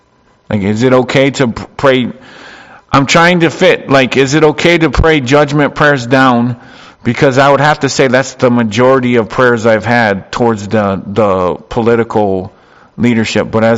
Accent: United States; being from the United States brings up a whole nother can of worms of, I'm just from the United States, so of course the battle for independence had to be the most righteous thing in the whole earth

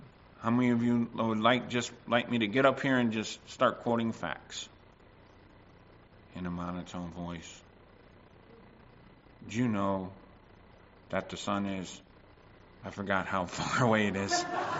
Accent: United States; You know, World War II, since I'm American, started in 1941.

